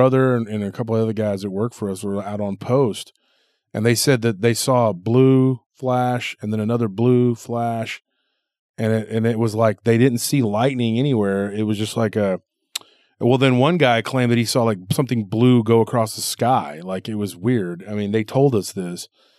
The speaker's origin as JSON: {"language": "English", "region": "Texas", "country": "United States", "said": "Well, I'm from Texas, and I don't go."}